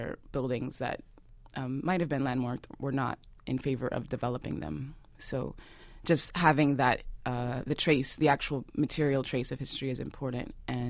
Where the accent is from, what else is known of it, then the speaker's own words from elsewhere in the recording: Houston, Texas, United States; also born or lived in Harlem; now in Louisiana, United States; I grew up in Houston.